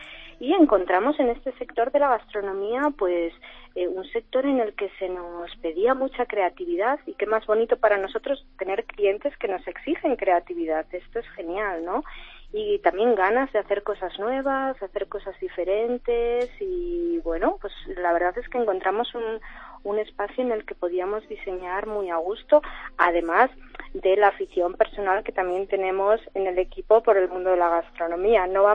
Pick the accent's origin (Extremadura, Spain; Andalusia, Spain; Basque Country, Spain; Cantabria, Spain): Basque Country, Spain; que también soy vasca, pero con orígenes diversos en la geografía nacional.